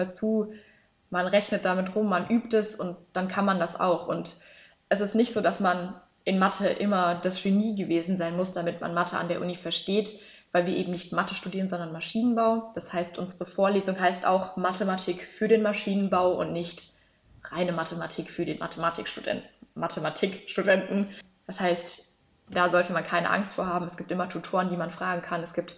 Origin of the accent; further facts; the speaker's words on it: Bavaria, Germany; wir kommen aus Bayern, bei uns heißt das Chemie.